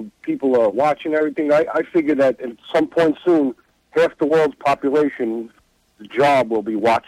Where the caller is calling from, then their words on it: Smithtown, New York, United States; Smithtown.